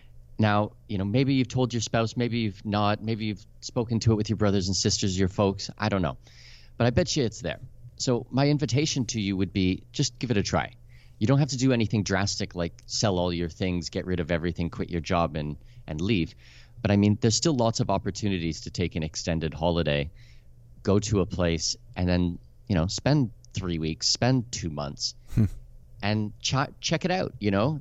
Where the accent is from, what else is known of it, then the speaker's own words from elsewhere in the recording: Canada; now in Panama City, Panama; I'm Canadian with Danish heritage.